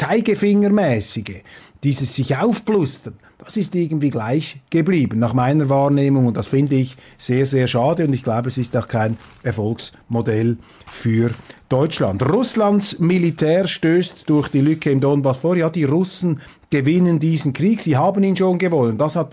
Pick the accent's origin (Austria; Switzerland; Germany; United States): Switzerland; Ich würde mir jetzt nicht anmaßen, hier endgültig, das steht mir auch als Schweizer nicht zu, ein Urteil abzugeben.